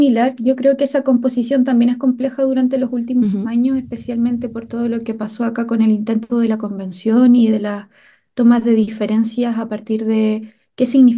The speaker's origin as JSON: {"language": "Spanish", "town": "Santiago", "region": "Santiago Metropolitan Region", "country": "Chile", "tie": "born or raised there", "said": "yo crecí en Santiago, en la capital, en Chile. Pero Santiago es grande también, ¿no? Como todas las capitales. Entonces siempre me sentí muy ajena a pensarme como santiaguina, porque yo crecí en la periferia"}